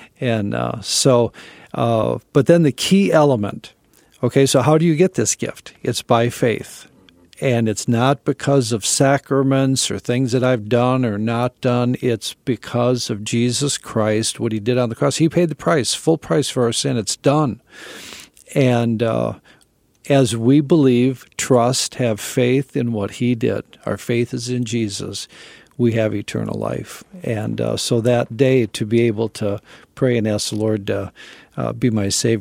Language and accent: English; Oshkosh, Wisconsin, United States; I was raised in Oshkosh, Wisconsin, but had no clue of the gospel at all.